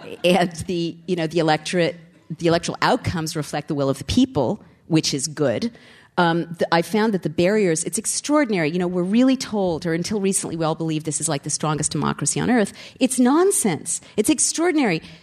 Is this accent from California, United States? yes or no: yes; California, United States; Now, I grew up in California, and I witnessed firsthand, you know, how passionate people can get about the initiative and referenda system